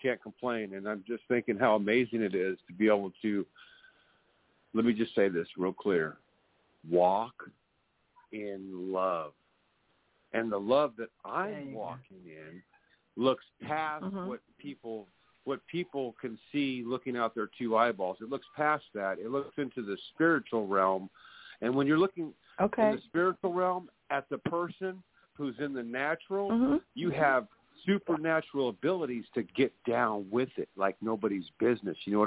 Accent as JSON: {"language": "English", "region": "California", "country": "United States", "said": "I'm from California"}